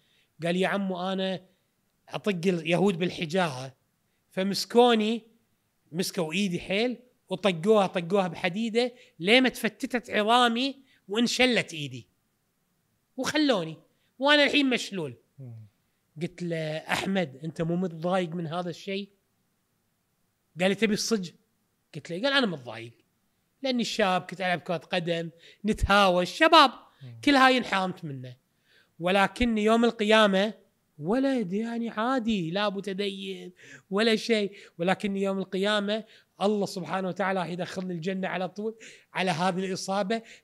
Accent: Kuwait; قلت له انا من الكويت

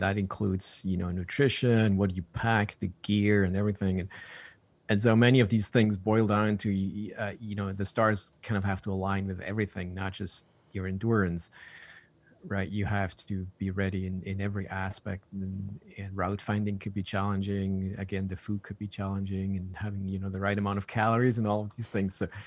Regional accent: Switzerland; Yeah, I grew up in Switzerland, so right in the Swiss Alps in the middle.

